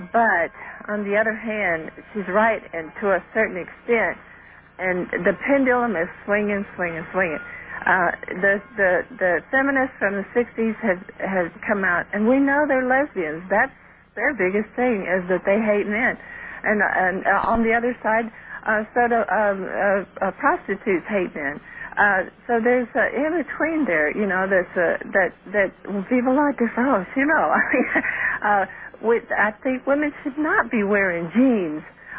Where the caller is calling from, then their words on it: Michigan City, Indiana, United States; Michigan City, Indiana.